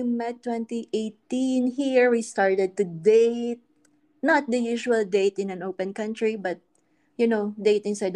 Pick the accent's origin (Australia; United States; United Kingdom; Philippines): Philippines; moved away; Yeah. Mabuti. From Philippines. I've been here from like 2014 for 8 years already, so pretty much a long time to be here.